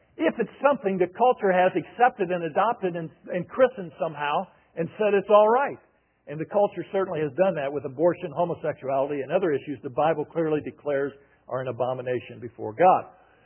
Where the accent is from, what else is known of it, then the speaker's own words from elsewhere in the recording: Indiana, United States; I was raised in Indiana, but grandparents and so forth were from Kentucky, and they were farmers.